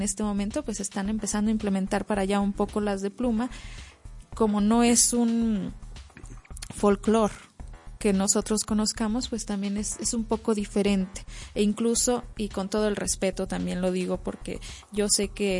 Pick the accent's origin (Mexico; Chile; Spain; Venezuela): Mexico; Villa Unión; now in Durango, Mexico; de donde yo vengo, y en realidad no sé si es de todo Villa Unión, nosotros decimos vamos a ver la danza, vamos a ver a los danzantes. Uh-huh. Yo hasta que llegué aquí a Durango, literalmente escuché vamos a ver a los matachines.